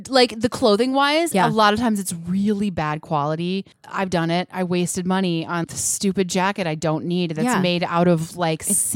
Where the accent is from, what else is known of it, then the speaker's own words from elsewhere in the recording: Wisconsin, United States; I am from Wisconsin.